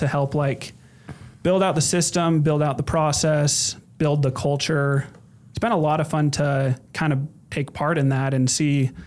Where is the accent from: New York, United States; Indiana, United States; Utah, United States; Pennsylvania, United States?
Utah, United States; Bountiful; I'm from Bountiful, Utah.